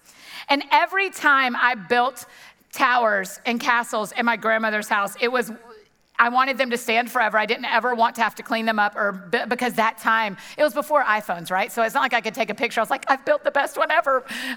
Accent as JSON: {"language": "English", "region": "Georgia", "country": "United States", "tie": "born or raised there", "said": "So I grew up in Georgia. My grandparents all lived kind of close to me."}